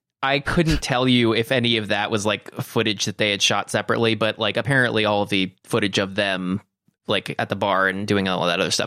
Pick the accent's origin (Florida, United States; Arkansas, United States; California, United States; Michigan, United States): Florida, United States; No, not really. Because I'm not from the Keys specifically.